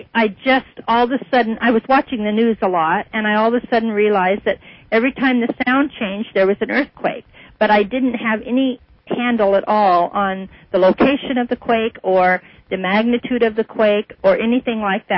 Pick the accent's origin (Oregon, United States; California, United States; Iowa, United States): Oregon, United States; Salem; born there; I was born in Salem, Oregon in 1946. That makes me 59 years old.